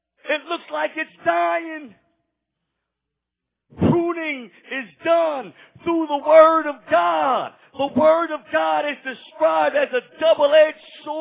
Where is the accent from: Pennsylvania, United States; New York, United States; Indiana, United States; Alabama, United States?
Pennsylvania, United States; Philadelphia; And I'm a dude from North Philly.